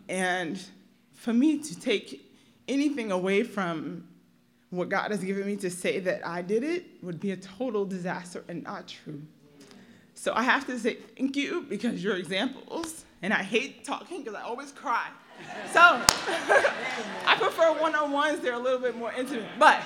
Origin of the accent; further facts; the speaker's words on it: Brooklyn, New York, United States; I don't know many of you because I'm from Brooklyn and we've been here for a few years